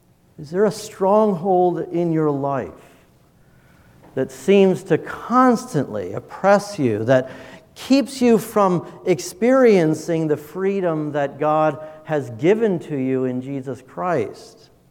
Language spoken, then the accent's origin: English; Wisconsin, United States; one of my best friends as a kid growing up in Wisconsin